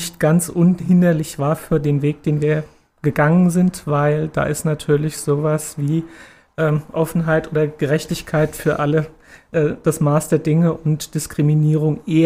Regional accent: Frankfurt, Hesse, Germany; born there; ich bin 47 Jahre alt, ich bin in Frankfurt geboren

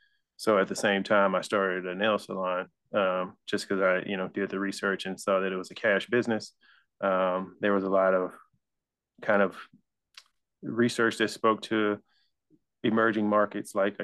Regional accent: Texas, United States; You know, I'm from Texas, so Southern Texas. Grew up here, about 20 minutes from the Gulf.

